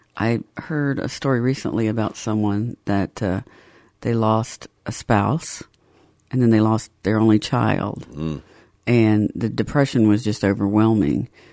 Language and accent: English; Georgia, United States; I was born and raised in Georgia, and those are my people.